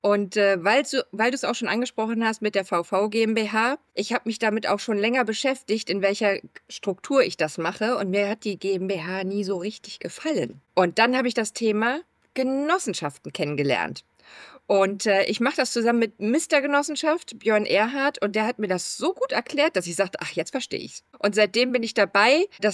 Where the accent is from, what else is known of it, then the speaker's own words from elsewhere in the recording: Berlin, Germany; Ich bin Berlinerin